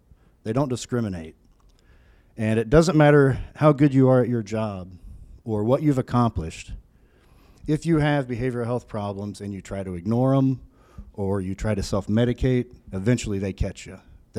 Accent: Vincennes, Indiana, United States; now in Indianapolis, United States; I grew up in Vincennes, Indiana. Has anybody here been to Vincennes by chance?

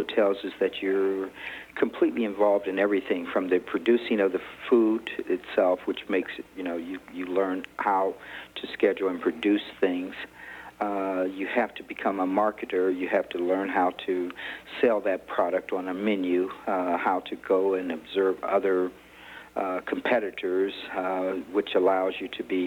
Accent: Columbus, Ohio, United States; I'm from Columbus, Ohio, is my home.

